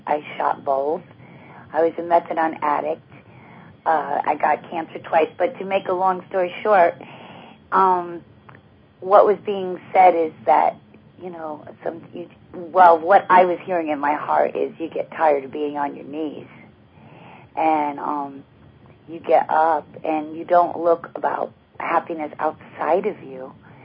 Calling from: Connecticut, United States; I'm calling from Connecticut.

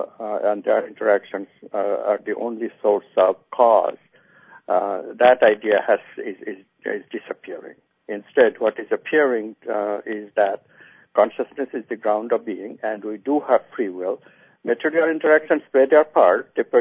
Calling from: Eugene, Oregon, United States; I'm calling from Eugene, Oregon today.

